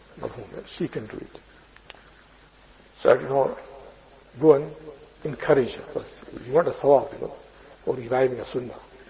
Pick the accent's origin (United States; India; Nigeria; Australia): India; When I came from India, 79 Sutta, right?